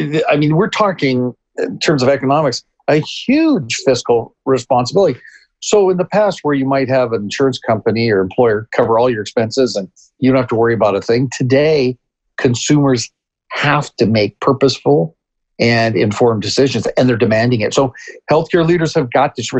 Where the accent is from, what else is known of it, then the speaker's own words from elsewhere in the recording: Canada; I'm originally from Canada. So I've lived through socialized medicine. I spent a couple of years of my life in South America and Peru